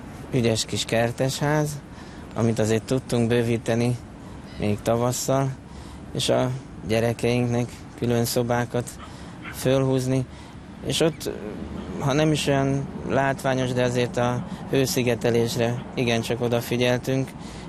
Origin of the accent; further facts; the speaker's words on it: Kecskemét, Bács-Kiskun, Hungary; Az én szűkebb hazám a Kiskunság, bár én egy városi gyerekként nőttem föl a második emeleten, Kecskeméten, de a nagyszüleim, akik Tanyán éltek, közel a várostól 30 kilométerre szabadszálláson